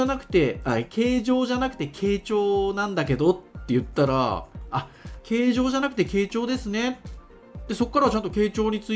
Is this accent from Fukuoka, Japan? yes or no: yes; Fukuoka, Japan; accent: Fukuoka dialect; まあ、僕は福岡弁ネイティブだから、ちょっとあの気になるところありましたけど